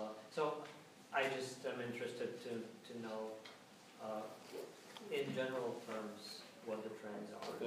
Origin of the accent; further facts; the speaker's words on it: Albany, New York, United States; My family is here. We're from Albany, New York